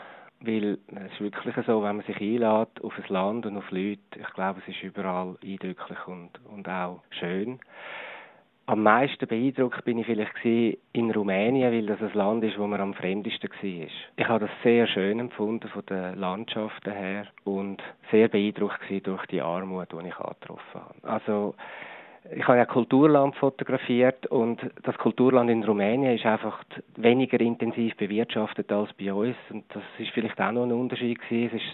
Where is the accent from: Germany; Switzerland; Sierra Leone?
Switzerland; Und ich bin ein Schweizer, der es fotografiert hat.